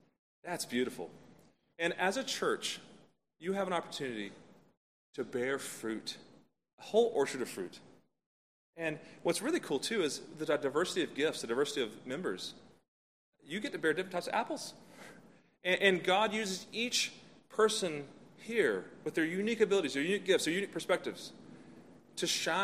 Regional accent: Hendersonville, North Carolina, United States; I'm from North Carolina, as many of you know, mountains of North Carolina. And Hendersonville, where I'm from, is apple country.

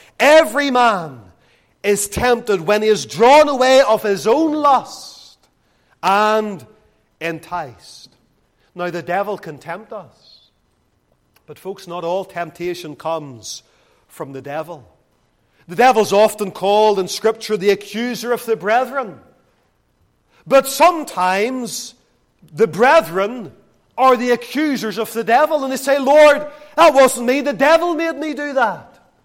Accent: Lisburn, Northern Ireland, United Kingdom; where I grew up in Lisburn

